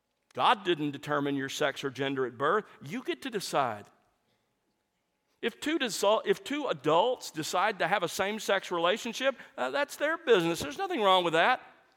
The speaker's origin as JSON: {"language": "English", "region": "Alabama", "country": "United States", "tie": "born or raised there", "said": "Some of you know that I grew up in South Alabama, and our family lived on the edge of civilization"}